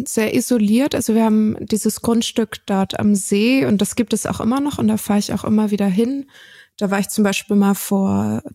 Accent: Strausberg, Brandenburg, Germany; also born or lived in Berlin; Also ich bin schon in Berlin geboren, so in West-Berlin, aber dann aufgewachsen in Strausberg. Und Strausberg ist so, da fährt eine S-Bahn hin. Und das ist halt relativ tief so im Osten von Brandenburg, gar nicht so weit weg von der polnischen Grenze.

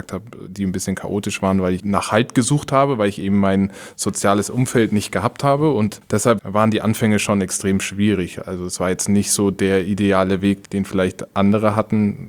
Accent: Karlsruhe, Baden-Württemberg, Germany; Ich bin mit 13 von Karlsruhe, wo ich aufgewachsen bin, nach Mannheim, weil mein Vater da gearbeitet hat bei den Amerikanern.

